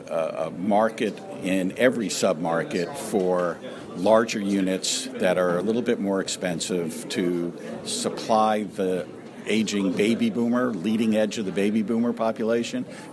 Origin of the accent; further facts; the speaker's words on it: Miami, Florida, United States; I grew up in Miami, and I used to be able to actually move around.